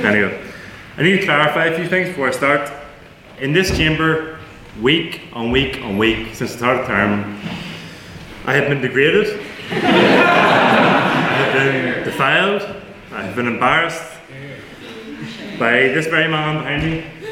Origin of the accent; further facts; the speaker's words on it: Ireland; I grew up in made me any less Irish than anyone else. I don't stand insecure about my nationality as an Irish person.